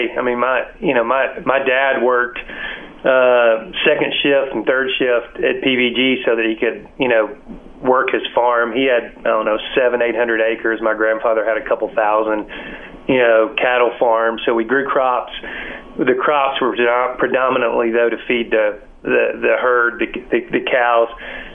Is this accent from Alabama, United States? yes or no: yes; Woodville, Alabama, United States; Yeah, so I grew up in Woodville, which is about 20 miles east of Huntsville, in that Gunnersville, Scottsboro, Huntsville corridor. Really, really small town.